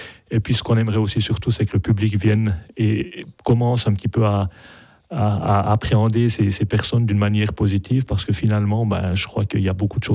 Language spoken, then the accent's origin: French; Le Noirmont, Jura, Switzerland; Je suis du Noirmont, j'ai voyagé énormément, je suis allé en Amérique du Sud, j'ai traversé l'Afrique à moto, j'ai vécu 5 ans au Vietnam.